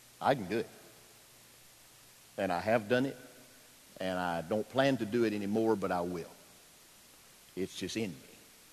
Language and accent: English; Pisgah, Alabama, United States; So I looked up at him and I said, sir, I'm from Pisgah, Alabama. Ain't never had no foie gras.